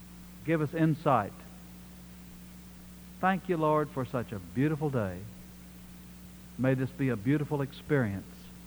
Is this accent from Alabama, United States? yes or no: yes; Birmingham, Alabama, United States; from Birmingham, Alabama.